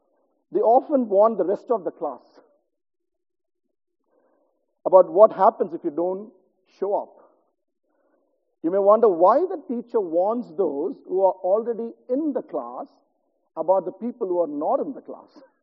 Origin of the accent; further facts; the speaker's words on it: India; English is a second language; moved away as an adult; growing up in India, you know, I didn't study here. I come here, I did my graduate diploma. But schooling-wise, when I was growing up in India